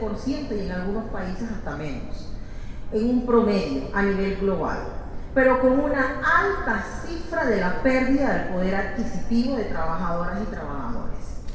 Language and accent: Spanish; Panama; por lo menos yo soy de Panamá y no es algo que pasa